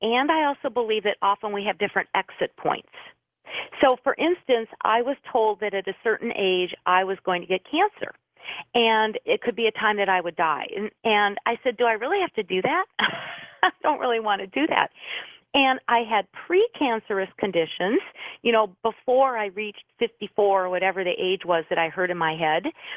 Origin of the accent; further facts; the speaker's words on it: Minneapolis, Minnesota, United States; I'm from Minneapolis, and a few years ago, one of our bridges went down, and we did lose some people.